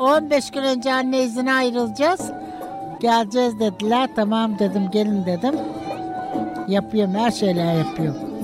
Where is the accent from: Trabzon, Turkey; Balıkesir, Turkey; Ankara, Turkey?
Balıkesir, Turkey; Susurluk; 50 seneden beri buradayım, buralıyım. Esas Susurluk Sultançehir Köyü'nden.